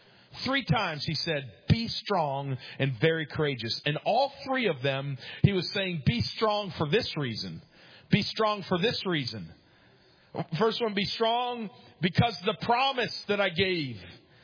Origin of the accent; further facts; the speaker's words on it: New York, United States; I had never heard of it growing up in New York.